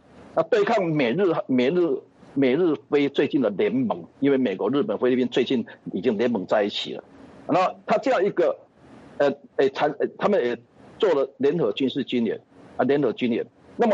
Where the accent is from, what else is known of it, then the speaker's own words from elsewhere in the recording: Taiwan; 在我台湾人的角度，